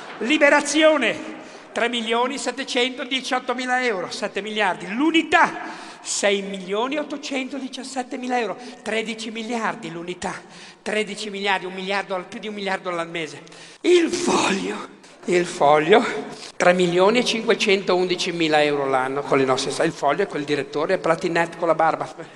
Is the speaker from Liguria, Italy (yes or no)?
yes; Liguria, Italy; Ma io sono ligure, che cazzo me ne frega?